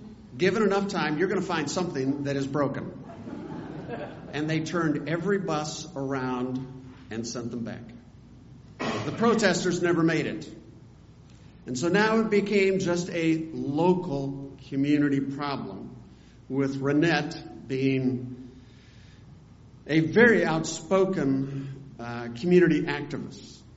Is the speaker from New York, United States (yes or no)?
no; Nevada City, California, United States; was now happening in my hometown in Nevada City, California.